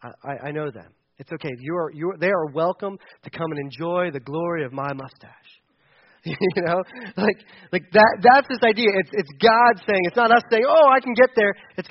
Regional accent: Delaware, United States; I grew up in Delaware.

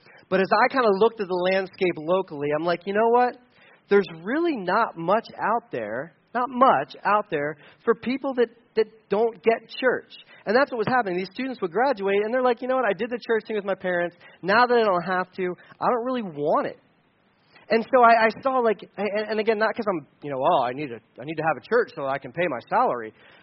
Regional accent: Delaware, United States; now in Pennsylvania, United States; I'm from Delaware, and rural Pennsylvania was a straight up shock.

